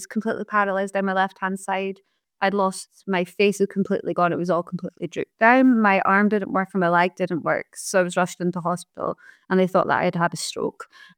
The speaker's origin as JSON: {"language": "English", "region": "Scotland", "country": "United Kingdom", "said": "I'm from Scotland."}